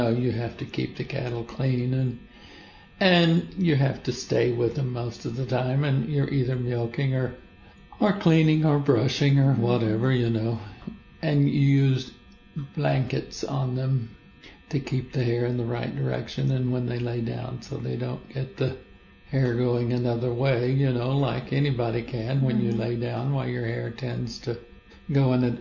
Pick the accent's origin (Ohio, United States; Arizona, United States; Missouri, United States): Missouri, United States; Ozark; born or raised there